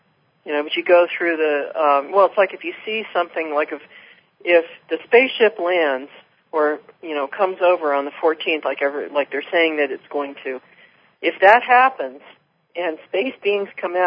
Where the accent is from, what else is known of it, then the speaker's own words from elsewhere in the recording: San Francisco, California, United States; And maybe because I grew up in San Francisco, but I never got it.